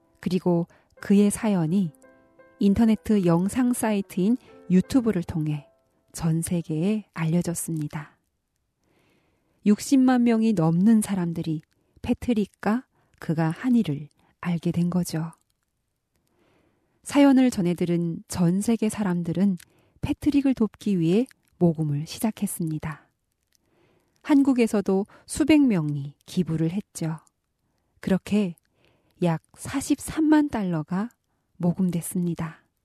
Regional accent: North Korea; 지금까지 저는 탈북민 방송원

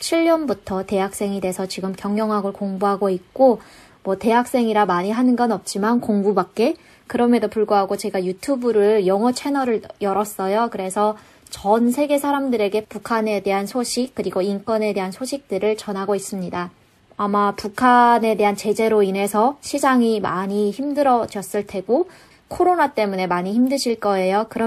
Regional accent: Wonsan, Kangwon, North Korea; now in South Korea; 저는 강원도 원산에서 온 … 2022년에 탈북해서 지금은 한국에서 만 8년 차 됐고요.

